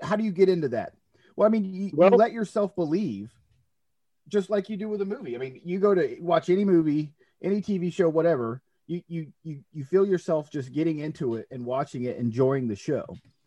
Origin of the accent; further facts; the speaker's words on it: Tampa, Florida, United States; I'm originally from Tampa. WWF came to Tampa, Florida.